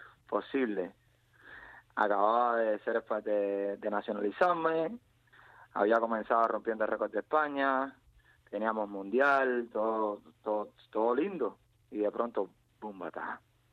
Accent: Cuba; now in Spain; Todos los cubanos somos

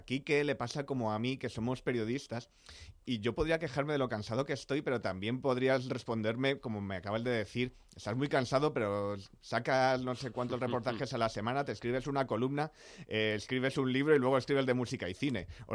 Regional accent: Madrid, Community of Madrid, Spain; born there; Nací en Madrid

